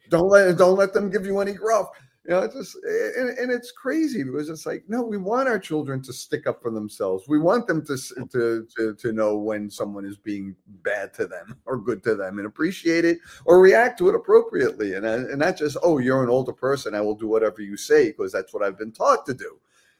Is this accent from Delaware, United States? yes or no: no; New York, United States; as I grew up in Manhattan and in the Bronx, well, largely in the Bronx, in New York